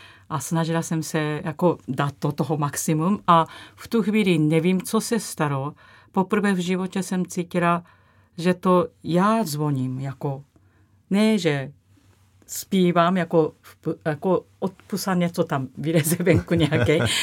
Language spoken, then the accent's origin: Czech; Kurashiki, Okayama, Japan; Czech is a second language; also born or lived in Amagasaki; Já jsem se narodila blízko Kobe, Amagasaki se jmenuje, ale já říkám normálně Kobe, a tam jsem se narodila, ale ještě mě nebylo asi rok potom, my jsme se stěhovali Kurashiki. Uh-huh. To je takové starší město a malinkatý